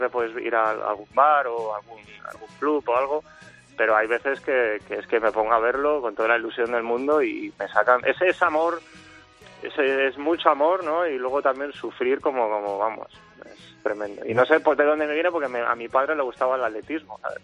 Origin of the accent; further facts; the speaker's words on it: Valladolid, Castile and León, Spain; now in Basel, Switzerland; Yo soy de Valladolid, mi mujer es de Zaragoza, o sea, Pucelano y Maña